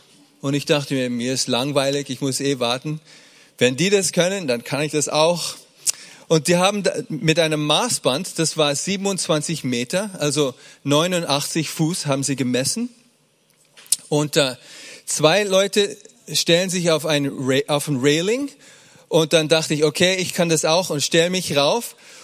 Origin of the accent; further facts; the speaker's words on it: Bavaria, Germany; Wir sind ja in Bayern aufgewachsen